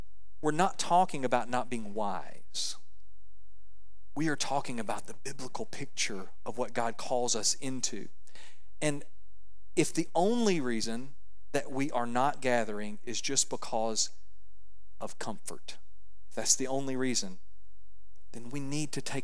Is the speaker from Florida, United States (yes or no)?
yes; Panama City, Florida, United States; You know, I grew up in Panama City, Florida. My family is all from Alabama.